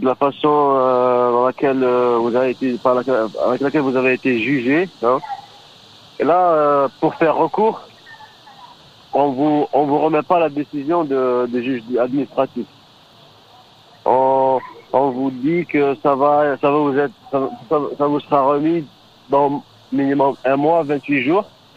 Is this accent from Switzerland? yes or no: no; Algeria; nous, on est censé, en tant qu'Algérien